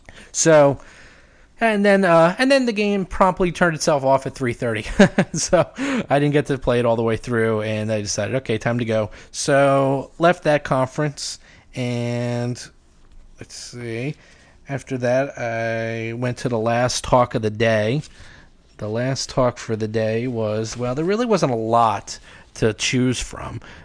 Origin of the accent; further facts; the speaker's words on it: New York, United States; You know, being a New Yorker, it's not exactly unheard of for weirdos